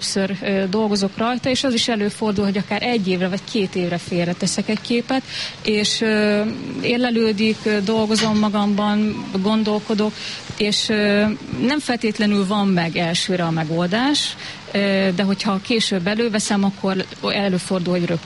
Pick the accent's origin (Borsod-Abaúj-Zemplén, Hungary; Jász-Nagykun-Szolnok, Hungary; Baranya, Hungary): Jász-Nagykun-Szolnok, Hungary; Szolnok; born there; nem hiába születtem oda, ahova születtem.